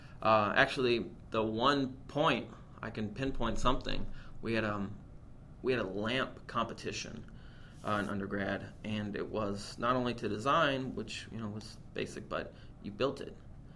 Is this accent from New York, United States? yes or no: yes; Wellsville, New York, United States; born there; I was born in Wellsville, Western New York. My dad grew up in Wilson.